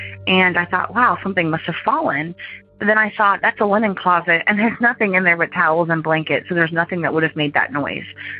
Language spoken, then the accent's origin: English; Jacksonville, Florida, United States; Hi, guys. … I'm from Jacksonville, Florida.